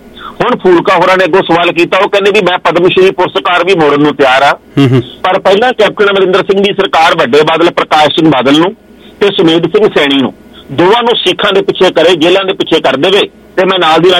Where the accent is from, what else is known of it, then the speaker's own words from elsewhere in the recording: Punjab, India; ਅਸੀਂ ਪੰਜਾਬ ਦੇ ਲੋਕ ਹਾਂ, ਪੰਜਾਬੀ ਹਾਂ, ਅਸੀਂ ਸਿੱਖ ਭਾਈਚਾਰੇ ਦੇ ਵੀ ਹਾਂ, ਹਿੰਦੂਆਂ ਦੇ ਵੀ, ਮੁਸਲਮਾਨ ਭਾਈਚਾਰਾ ਵੀ ਹਾਂ